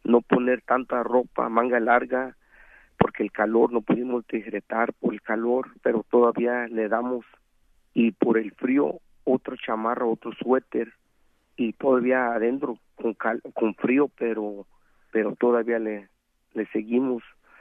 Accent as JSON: {"language": "Spanish", "region": "Oaxaca", "country": "Mexico", "lives_now": "United States", "said": "Venimos de Oaxaca para superar, y aquí también pudimos superar, aquí también, que nunca se olvide de dónde somos, los raíces de mero Oaxaca."}